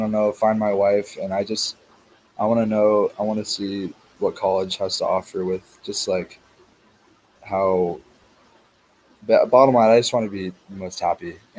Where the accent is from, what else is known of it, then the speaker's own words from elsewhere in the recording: California, United States; And I'm from California, and okay, not that California has anything to do with it, but I'm like from a beach town, and a lot of guys just want to surf